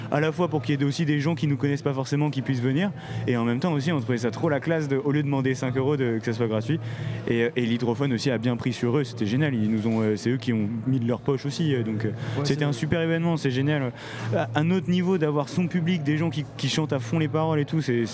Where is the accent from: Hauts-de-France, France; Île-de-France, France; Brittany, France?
Brittany, France; Lorient; nous, on vient de Lorient, donc évidemment, on voulait faire une release party à Lorient.